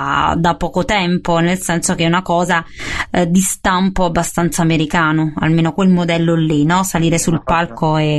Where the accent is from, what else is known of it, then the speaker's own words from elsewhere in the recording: Naples, Campania, Italy; Sì, sì, lo dico da napoletana, concordo